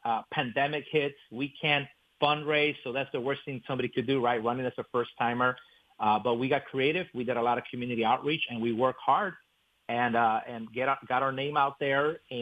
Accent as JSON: {"language": "English", "town": "Chicago", "region": "Illinois", "country": "United States", "tie": "born or raised there", "moved": "as an adult", "said": "I'm honored as a Latino myself to work hard for the constituents, born and raised in Chicago, grew up in Pilsen, moved into the region 21 years ago when I got married to my wife, Jackie."}